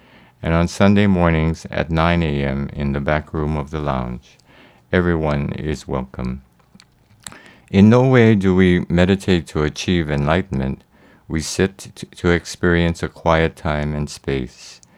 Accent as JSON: {"language": "English", "town": "Aiea", "region": "Hawaii", "country": "United States", "tie": "born or raised there", "also_born_or_lived": "Kona", "said": "I was born in Kona, grew up in Aiea."}